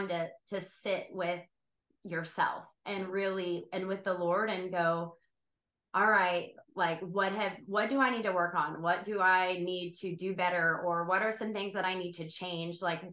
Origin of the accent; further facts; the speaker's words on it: Panama City, Florida, United States; now in Crestview, United States; We're originally from Panama City. We were on staff at High Praise Panama City.